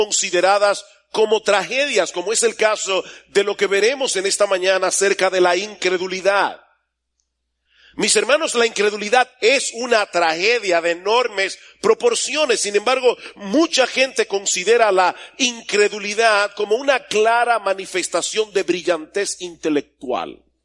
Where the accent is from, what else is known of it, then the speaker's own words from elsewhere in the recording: San Juan de la Maguana, San Juan, Dominican Republic; Yo recuerdo cuando era niño y vivía en San Juan de la Maguana, que todo el mundo era tío tuyo.